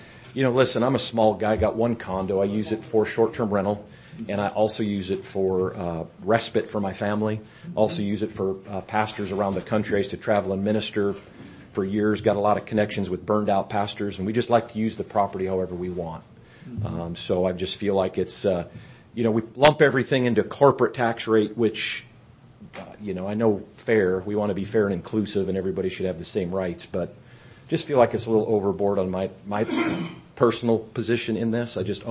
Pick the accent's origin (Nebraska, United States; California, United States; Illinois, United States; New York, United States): California, United States; moved away; I'm from California, and was trying to get rid of the tax thing back there, and here we are today talking about taxes.